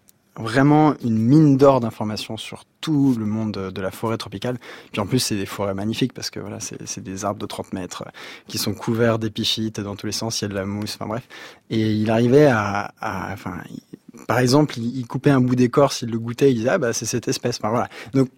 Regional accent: Sury-le-Comtal, Auvergne-Rhône-Alpes, France; on a grandi à Sury-le-Comtal dans la Loire

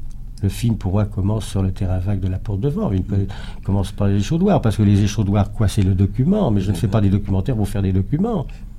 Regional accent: Brittany, France; Parce que je suis breton.

